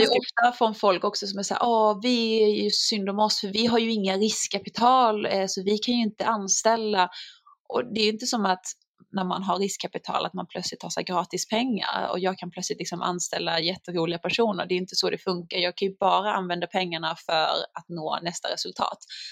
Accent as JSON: {"language": "Swedish", "country": "Sweden", "said": "Man är ju ganska orädd som svensk"}